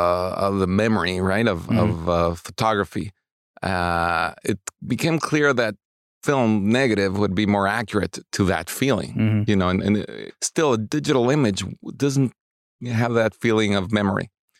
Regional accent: Mexico City, Mexico; I grew up in Mexico City, but an uncle of mine lived in Los Angeles.

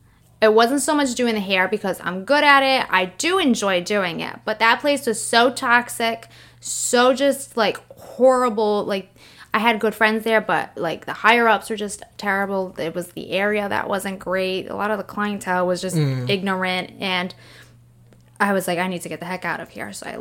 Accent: Seekonk, Massachusetts, United States; and I'm from Seekonk, Massachusetts.

